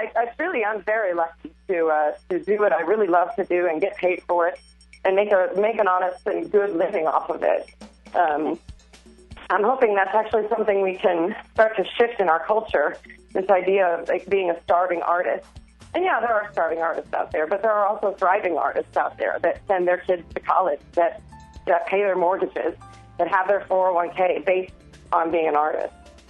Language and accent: English; Overland Park, Kansas, United States; Grew up in Overland Park. Went to St. Thomas Aquinas High School.